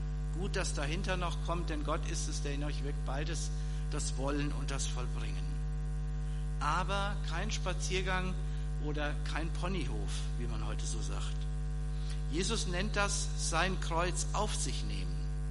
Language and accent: German; Kleingladenbach, Hesse, Germany; Ich bin in Kleingladenbach aufgewachsen, das liegt ungefähr 8 Kilometer davon entfernt.